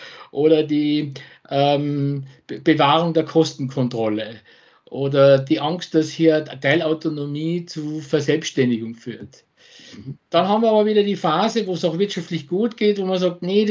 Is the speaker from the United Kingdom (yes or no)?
yes; England, United Kingdom; German is a second language; Als Engländerin, wir verwenden da oft gern das Wort Stretch